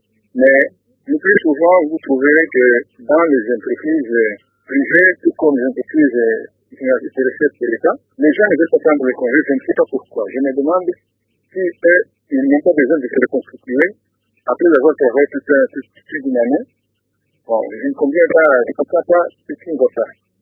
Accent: Bukavu, South Kivu, DR Congo; chez nous en RD Congo en général et à Bukavu en particulier

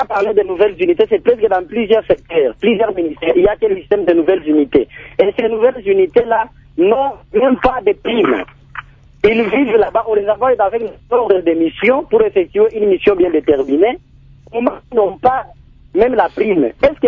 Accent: DR Congo

